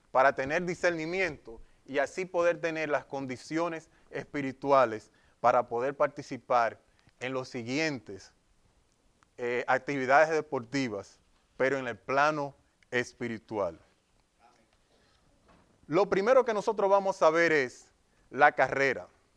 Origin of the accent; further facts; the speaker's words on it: Dominican Republic; yo soy dominicano, aunque él es jamaiquino.